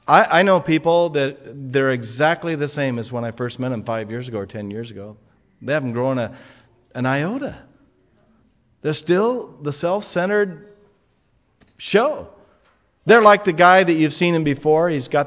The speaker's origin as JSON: {"language": "English", "region": "Scotland", "country": "United Kingdom", "said": "I'm a Scotsman."}